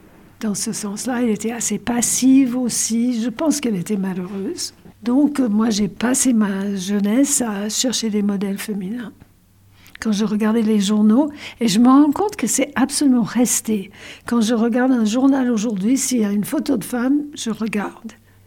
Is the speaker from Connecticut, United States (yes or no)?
yes; Connecticut, United States; French is a second language; also born or lived in North Carolina; now in Lausanne, Switzerland; je suis née en Caroline du Nord, aux États-Unis, mais j'ai grandi dans le Connecticut.